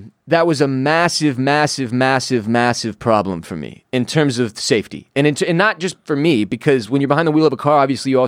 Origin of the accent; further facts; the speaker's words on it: Houston, Texas, United States; now in Austin, United States; I grew up in Houston. If you don't drive in Houston, you're on the bus. And now I live in Austin for a decade